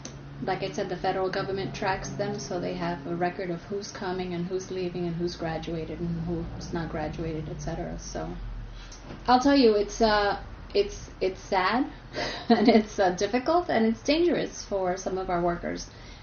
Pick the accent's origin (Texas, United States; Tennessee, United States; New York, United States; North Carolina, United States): New York, United States; Brooklyn; born there; first language Spanish; English is a second language; I'm Latina by birth. I was born in Brooklyn. My mother's from Puerto Rico. My father's from Cuba. So, and I'm bilingual. I'm an interpreter. My first language was Spanish.